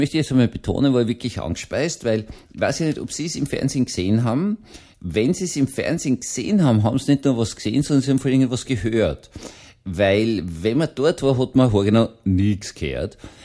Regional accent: Vienna, Austria; Ich bin schließlich in Rufweite vom Obelisken aufgewachsen und eigentlich im Schlosspark von Schönbrunn drinnen aufgewachsen

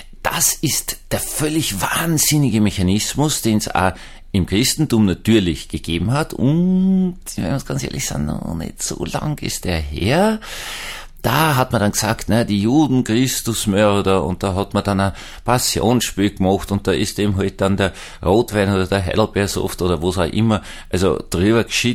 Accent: Vienna, Austria; Außerdem bin ich Wiener Protestant, das ist bürgerlicher Protestantismus

